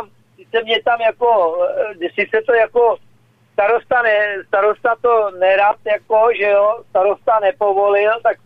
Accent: Prague, Czechia; říkám z Prahy, jo, z Pražák, no jo, no, tak, a říkám, ale já jsem jiný Pražák, já jsem ze Žižkova.

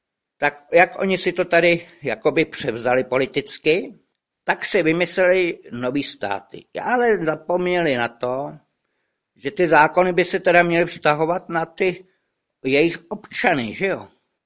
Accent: Moravia, Czechia; jsem občan ČSFR a že jsem sakra Moravák, jo? Protože když jsem na Moravě, nemůžu být Balkánec.

